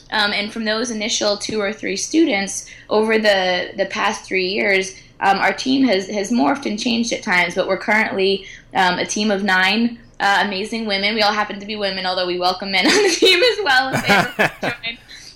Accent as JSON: {"language": "English", "country": "United States", "said": "so often people initially make judgments of me when they hear I'm American or they have something to say about the fact that I'm American"}